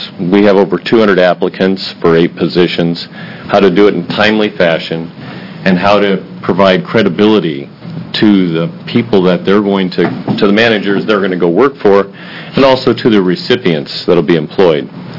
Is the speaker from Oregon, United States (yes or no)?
yes; McMinnville, Oregon, United States; I am from McMinnville, Oregon.